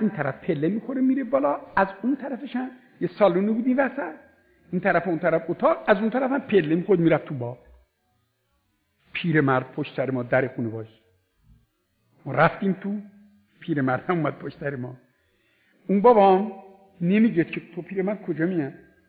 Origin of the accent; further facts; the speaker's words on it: Iran; گفت آقا شما اهل کجا هستی؟ گفتم اهل ایران.